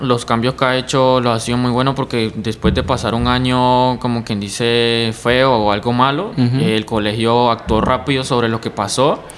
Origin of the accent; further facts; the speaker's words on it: Aragua, Venezuela; now in Colombia; Soy de Venezuela, estado de Aragua. Y llegué acá, pues, como te explico, por la situación que pasó en mi país, o está pasando todavía.